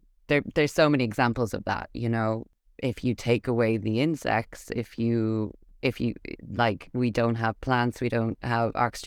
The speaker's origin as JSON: {"language": "English", "country": "Ireland", "said": "maybe indicative of, you know, myself as an Irish person, that I really didn't have the language for the thing I was searching for."}